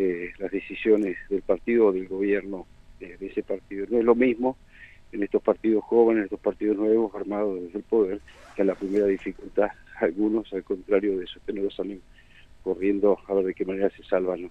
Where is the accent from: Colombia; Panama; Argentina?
Argentina; la primera responsabilidad como argentinos es respaldar institucionalmente